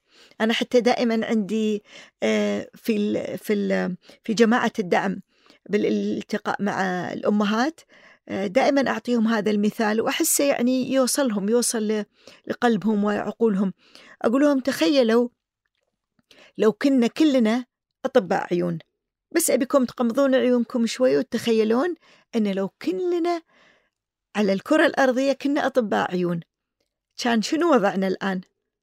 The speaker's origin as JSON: {"language": "Arabic", "country": "Kuwait", "said": "يعني كان عندنا في الكويت مراكز أغلقت لفترة طويلة"}